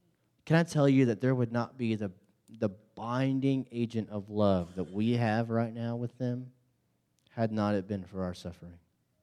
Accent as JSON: {"language": "English", "town": "Dallas", "region": "Texas", "country": "United States", "tie": "born or raised there", "said": "Of course, we grew up in Dallas, Fort Worth, and him and I worked at Apple together."}